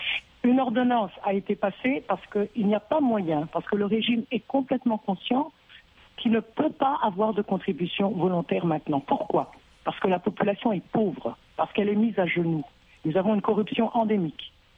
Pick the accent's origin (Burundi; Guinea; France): Burundi; en tant que Burundaise, je ne peux pas y souscrire.